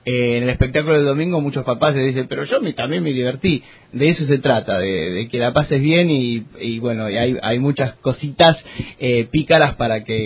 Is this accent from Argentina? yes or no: yes; Chacabuco, Buenos Aires Province, Argentina; salimos de la zona porque somos de Chacabuco. Estamos muy cerquita